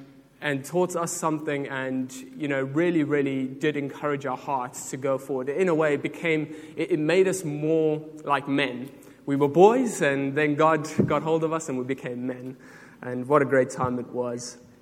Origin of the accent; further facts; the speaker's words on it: South Africa; now in United Kingdom; I'm South African. I have immigrated. Immigrated is the right word. I've moved to the UK. I was an intern here in 2017